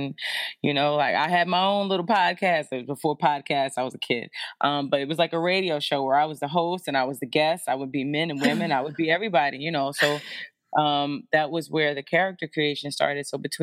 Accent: East Orange, New Jersey, United States; Well, yeah, I'm a girl from East Orange, New Jersey, you know, and I just was, come from a very loving family.

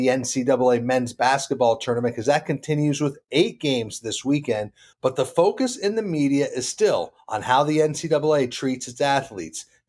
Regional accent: Vermont, United States; I grew up in Vermont.

